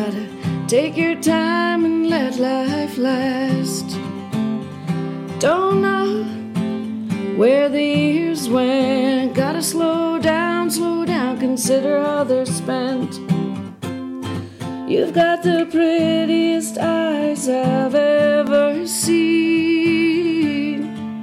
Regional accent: Ireland; I do, being Irish, I'm drawn to the melancholy and this.

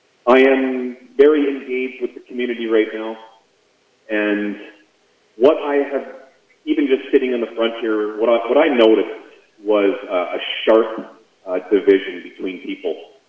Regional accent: Summerland, British Columbia, Canada; born there; also born or lived in Ashcroft / Alberta; now in Salmon Arm, Canada; I was born in Summerland. I lived in Ashcroft. We moved to Alberta with the family. And when we got married, we had visited here so many years in a row that we decided to finally move here. And we've been here for 2.5 years.

